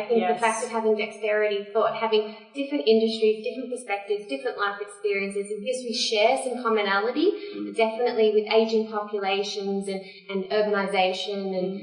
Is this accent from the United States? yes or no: no; Australia; being Australian